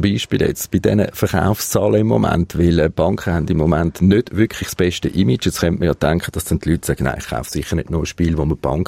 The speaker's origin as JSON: {"language": "German", "country": "Switzerland"}